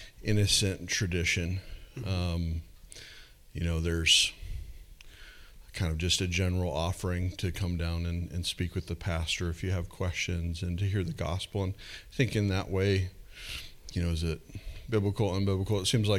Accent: Midwest, United States; it was a new revelation growing up in the Midwest and not being around it.

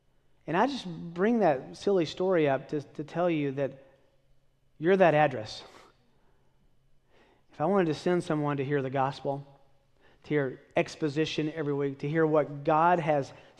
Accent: United States; So they were, I'm an American, so I'm a novelty.

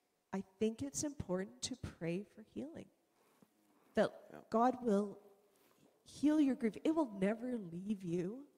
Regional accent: Canada; we're Canadian.

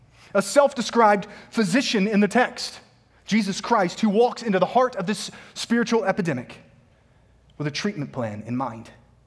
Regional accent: the South, United States; which is why, as a Southerner, I was so surprised to only learn of it a few months ago.

